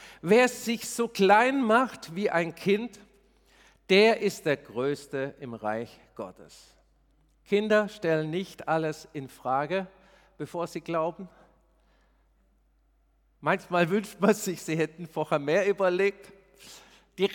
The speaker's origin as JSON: {"language": "German", "country": "Germany", "said": "Das sind wir Deutsche auch gut. Wir müssen alles erklären, alles erklären."}